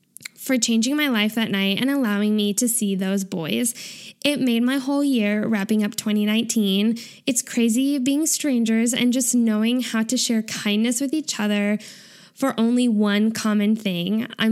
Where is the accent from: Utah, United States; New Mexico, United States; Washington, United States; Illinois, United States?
Illinois, United States; Chicago; helping me navigate to the arena since I was from Chicago.